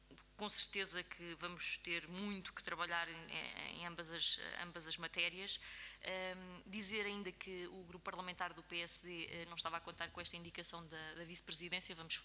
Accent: Guarda, Portugal; Eu sou também presidente de uma Assembleia Municipal da minha terra, sou do Distrito da Guarda

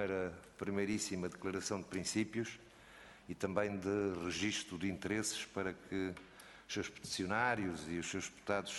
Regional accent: Coimbra, Centro, Portugal; dizer-vos que sou de Coimbra e que, portanto, quero o melhor para a minha terra, para a minha cidade, para o meu concelho, para a minha região

